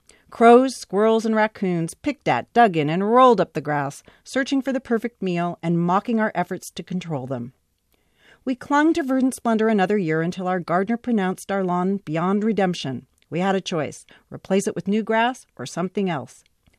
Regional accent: California, United States; Growing up in Southern California, I lived in neighborhood yards, welcoming playgrounds where we practiced somersaults and tumbled toward adulthood.

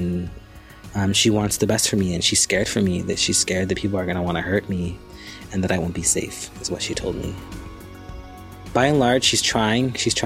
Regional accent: San Jose, California, United States; I'm from San Jose, from the Bay, South Bay.

